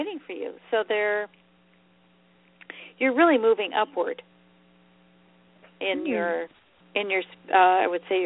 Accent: Ohio, United States; Well, I grew up in Ohio.

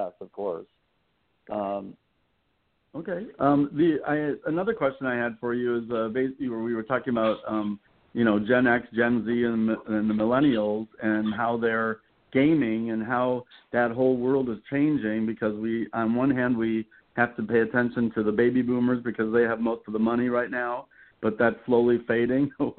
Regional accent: Mount Clemens, Michigan, United States; I'm from Michigan myself.

